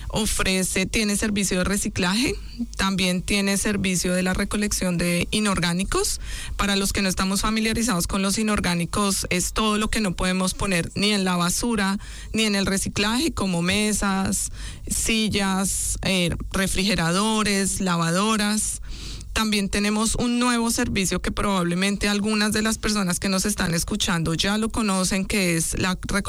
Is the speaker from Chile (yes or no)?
no; Bogotá, Colombia; soy colombiana, pero vengo de Bogotá.